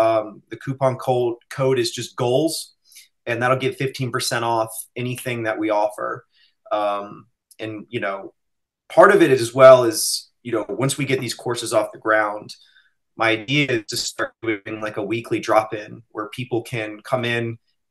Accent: the South, United States; I grew up in the South anyway, and it's manners and politeness always.

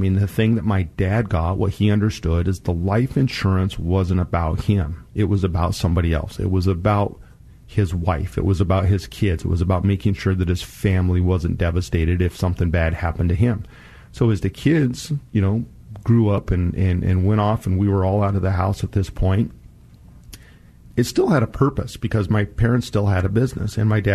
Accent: Lakenheath, East of England, United Kingdom; born there; And I'm a Vietnam baby, so I was born in 67. I was born over in Laken Heath Air Force Base, the Royal Air Force Base over in the UK. That's where my dad was stationed when I was born.

